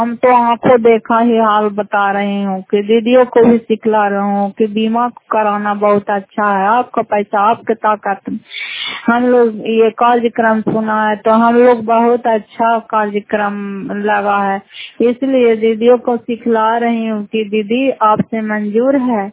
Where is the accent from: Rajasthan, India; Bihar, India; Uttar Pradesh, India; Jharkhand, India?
Bihar, India; Fatehpur; घर फतेहपुर पंचायत मकरौता जिला नालंदा कराय पसरा ब्लॉक के निवासी हूँ।